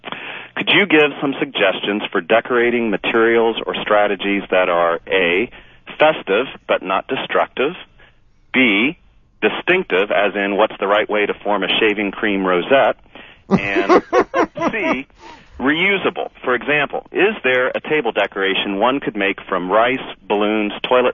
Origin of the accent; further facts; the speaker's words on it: Wilmore, Kentucky, United States; I'm from Wilmore, Kentucky.